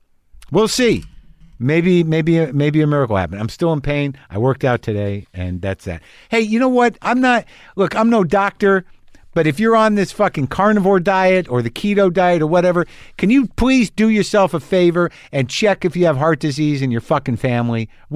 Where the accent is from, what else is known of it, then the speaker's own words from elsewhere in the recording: California, United States; Why is your English so good? I'm a Californian.